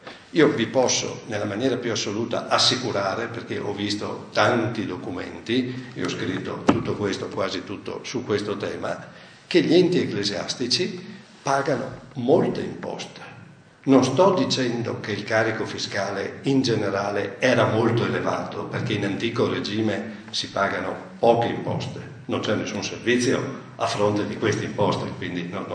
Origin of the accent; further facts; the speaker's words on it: Venice, Veneto, Italy; Io sono veneziano